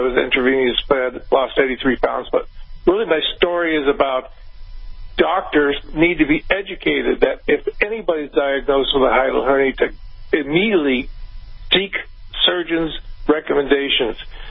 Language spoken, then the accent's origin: English; Austin, Texas, United States; Oh, good. I'm actually from Austin.